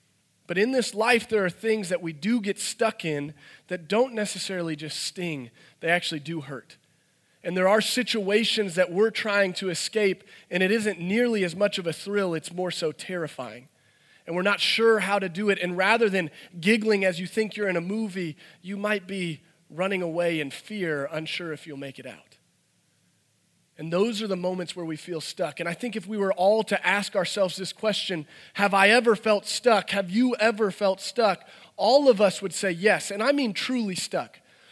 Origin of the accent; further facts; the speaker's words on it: Branson, Missouri, United States; We grew up in Branson, in the boonies of Branson, and so there wasn't much else to do.